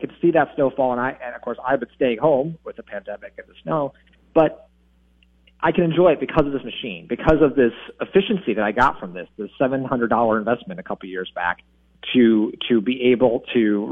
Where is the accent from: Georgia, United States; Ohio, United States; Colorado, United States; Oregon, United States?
Ohio, United States; also born or lived in Iowa; it took me decades of being a Midwesterner, first in Ohio and then here in Iowa